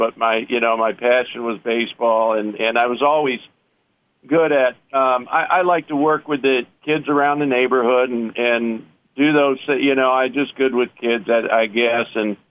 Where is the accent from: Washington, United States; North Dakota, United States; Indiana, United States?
Indiana, United States; Merrillville; Well, back in the, I'm from Merrillville, Indiana, up in the region, and always played baseball.